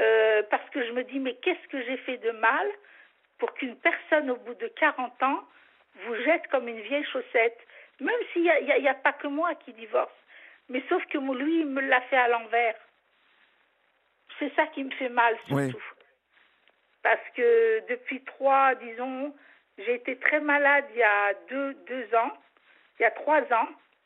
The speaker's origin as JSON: {"language": "French", "country": "Algeria", "said": "parce que chez nous, en Algérie, enfin, dans le Maghreb"}